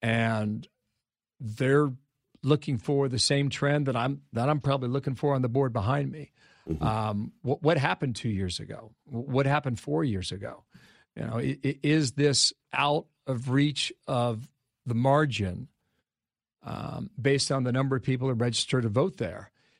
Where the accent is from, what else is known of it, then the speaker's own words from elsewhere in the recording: Ohio, United States; There's a couple in my home state of Ohio, Ohio District 1